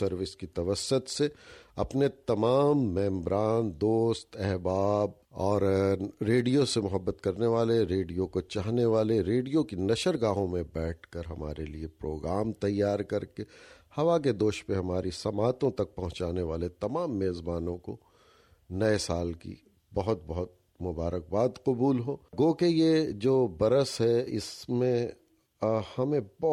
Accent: Pakistan; خود ہمارے پاکستان میں، میرے شہر میں دوسری لہر۔

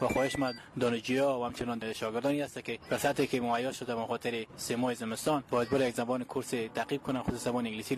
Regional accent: Afghanistan; first language Pashto; Persian is a second language; also born or lived in Pakistan; من خود زبان مادری ما زبان پشتو است، زبان دری مخم محیط ما است، یاد دارم زبان ملی ما است، زبان اردو رو پاکستان مهاجر بودم یاد گرفتم

